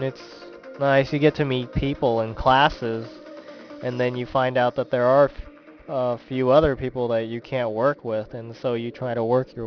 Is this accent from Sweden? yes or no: no; Vietnam; now in San Diego, United States; I've been living in San Diego since I came to America in 1989, and I was originally from Vietnam, but I've been living in San Diego for about 14, 15 years